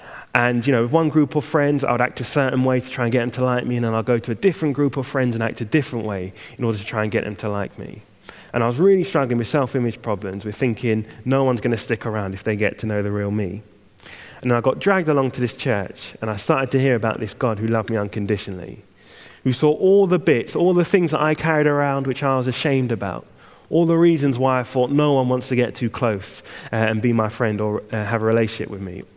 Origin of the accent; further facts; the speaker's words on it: Harrow, London, United Kingdom; now in Manchester, United Kingdom; in Manchester at the moment, and I moved up there about 8 years ago and lived in different parts of Manchester. But before that time, I grew up in London, and more specifically, Harrow.